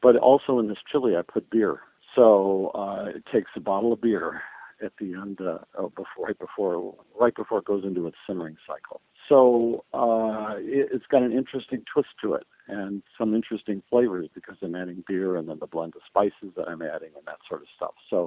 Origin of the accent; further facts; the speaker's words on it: Chicago, Illinois, United States; Even though I'm from the Chicago area